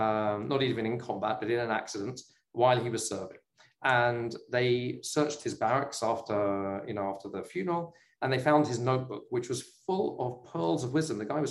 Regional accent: United Kingdom; as a Brit, basketball is not that big a thing growing up

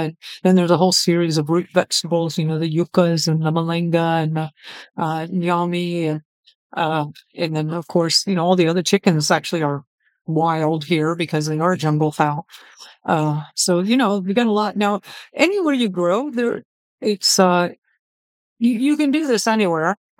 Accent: Florida, United States; and I grew up in South Florida, and so this client is like home, right? Little childhood. People say, what about the hurricanes? I'm like, I'm a native Floridian.

